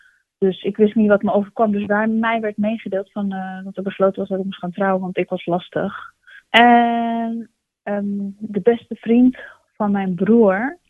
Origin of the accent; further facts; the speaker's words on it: Netherlands; also born or lived in Turkey; Ik was een heel jong meisje. Ik ben opgegroeid hier in Nederland. Ik ben geboren in Turkije. Ik ben Turks.